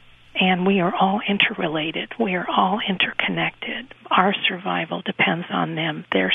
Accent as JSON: {"language": "English", "region": "California", "country": "United States", "tie": "born or raised there", "moved": "as an adult", "lives_now": "Virginia, United States", "said": "I was born in Virginia but left as a child and spent 43 years in California."}